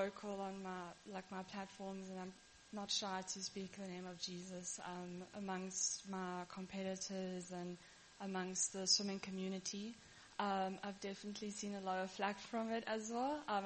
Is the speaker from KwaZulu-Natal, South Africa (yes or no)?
yes; Durban, KwaZulu-Natal, South Africa; we grew up in Durban, so the water was obviously a lot warmer than here in the Cape.